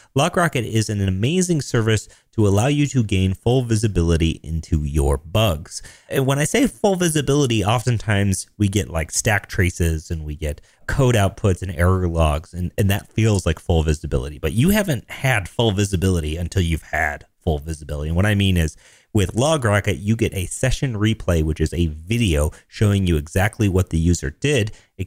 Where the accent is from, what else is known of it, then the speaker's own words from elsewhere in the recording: Denver, Colorado, United States; I'm a developer from Denver, Colorado.